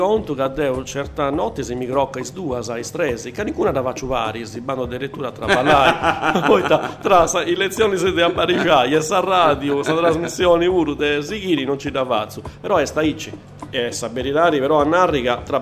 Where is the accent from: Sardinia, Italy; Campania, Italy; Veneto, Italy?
Sardinia, Italy; Rio Murta; also born or lived in Carbonia; Deo sono nato in Carbogna, ma pensavo e fatto umano in Rio Murta, sa che è una frazione del suo comune di Narcao.